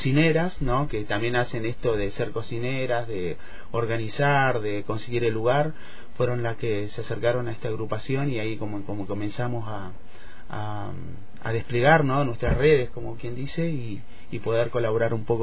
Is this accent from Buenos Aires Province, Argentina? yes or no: no; General Roca, Río Negro, Argentina; De acá, de General Roca.